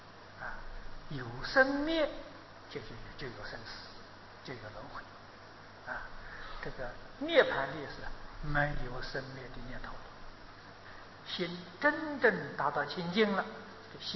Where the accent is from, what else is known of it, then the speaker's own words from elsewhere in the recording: China; 它跟我们跟我们中国文法呢恰恰相反。我们中国人讲道彼岸，他说彼岸道。